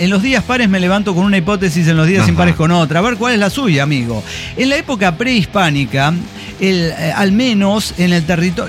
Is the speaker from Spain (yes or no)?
no; San Luis Potosí, Mexico; also born or lived in Guadalajara; soy en realidad potosino. Yo tengo pésimas experiencias con toda la gente de San Luis Potosí.